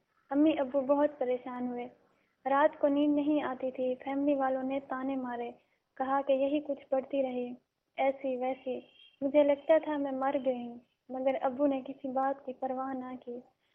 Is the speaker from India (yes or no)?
no; Punjab, Pakistan